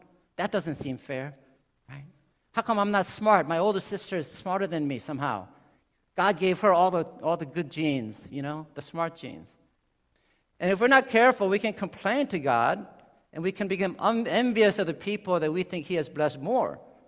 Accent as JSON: {"language": "English", "country": "United States", "tie": "born or raised there", "said": "when I was growing up in America, I was a short, dark, squinty-eyed Asian person."}